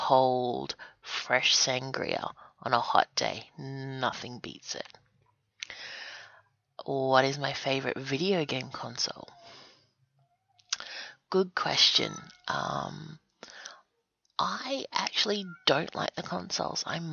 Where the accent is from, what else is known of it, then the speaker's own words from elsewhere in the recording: Australia; If you can listen to my accent, you'll realize that I'm from Australia